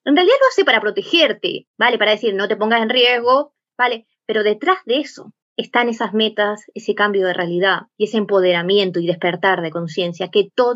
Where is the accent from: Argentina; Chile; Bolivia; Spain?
Argentina; moved away; Yo me crié en Argentina.